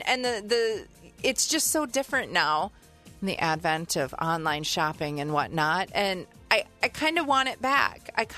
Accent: Rhinelander, Wisconsin, United States; I grew up in Rhinelander, so it was a big deal to go to Wausau

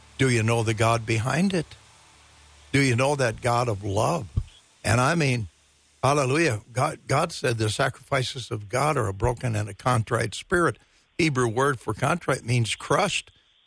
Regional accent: Wisconsin, United States; also born or lived in Missouri; Well, living up here in back in Wisconsin, we were living down in Missouri for 7 years. And, this is the old home spot.

